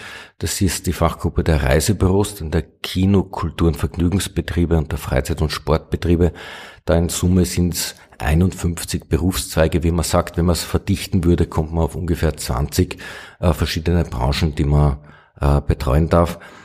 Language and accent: German; Raab, Upper Austria, Austria; born there; ich bin gebürtig aus dem Innviertel und zwar aus dem Bezirk Scherding aus Raab.